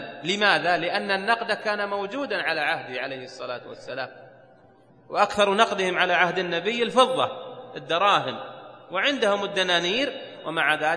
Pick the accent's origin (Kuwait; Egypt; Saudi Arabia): Saudi Arabia; Najd; مثاله: عندنا في نجد ما يأكلون رز أبو بنت